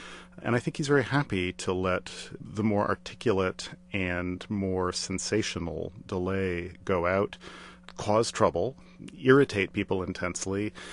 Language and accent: English; Midwest, United States; When I was growing up in the Midwest, the cardinal rules of socializing were you don't talk about religion and you don't talk about politics.